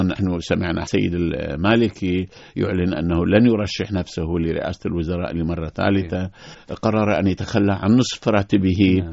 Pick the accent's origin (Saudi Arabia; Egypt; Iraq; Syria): Iraq; والله هذا احنا ما كنا نأمله جميعا كعراقيين